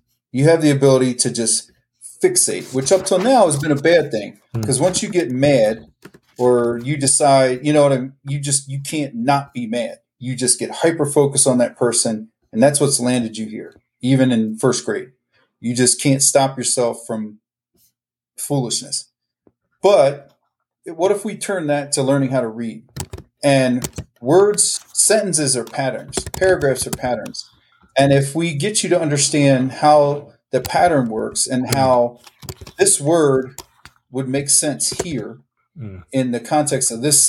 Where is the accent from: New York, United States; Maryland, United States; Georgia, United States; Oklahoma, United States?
Maryland, United States; I was born and raised in Maryland, so the Eastern Shore of Maryland. So little tiny area of the country. I think our county maybe had 13,000 people.